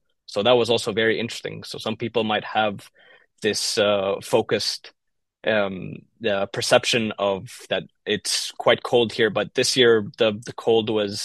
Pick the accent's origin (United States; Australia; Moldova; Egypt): Egypt; I mean, I'm from Egypt, so it's very quite on the opposite side